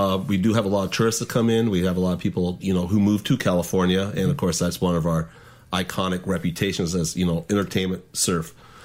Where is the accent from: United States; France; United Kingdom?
France; And I'm just from France